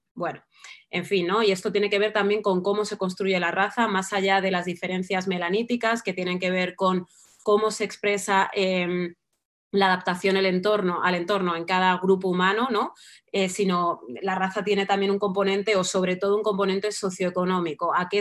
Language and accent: Spanish; Alcorcón, Community of Madrid, Spain; ¿De dónde eres? De Madrid. ¿Madrid, Madrid? Bueno, Alcorcón.